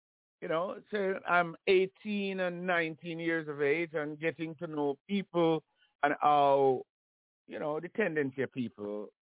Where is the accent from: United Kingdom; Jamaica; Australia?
Jamaica; moved away as an adult; the way we grew up in Jamaica, it was solidly the church. Now, when I remember that Jamaica is as far as the Jamaican society is concerned, and when I live in Jamaica, until I was 27 years old.